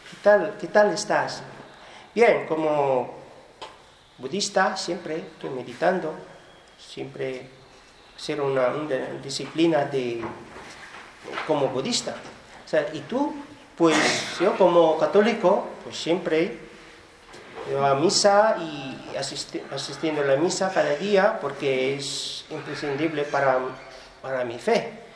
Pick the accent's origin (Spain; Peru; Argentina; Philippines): Philippines; Spanish is a second language; moved away; Yo, por cierto, vengo de Asia, de Filipinas